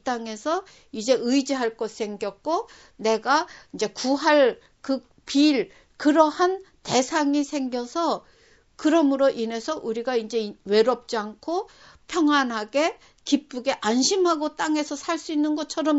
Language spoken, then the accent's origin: Korean; South Korea; 내가 한국 사람으로서